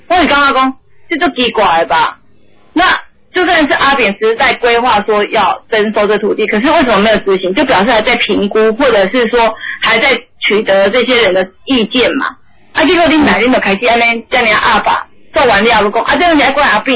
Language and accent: Chinese; Taiwan